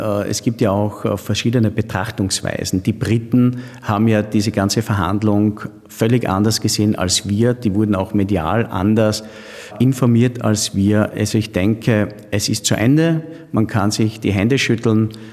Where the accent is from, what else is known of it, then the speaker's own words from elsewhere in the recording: Styria, Austria; es gilt auch, dass wir als Österreicher, als Steirer nicht vom Brexit profitieren